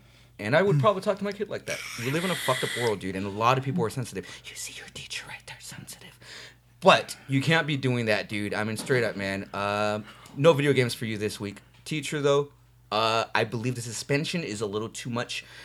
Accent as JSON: {"language": "English", "town": "Santa Ana", "region": "California", "country": "United States", "tie": "born or raised there", "said": "Well, actually, we grew up in Santa Ana, dude."}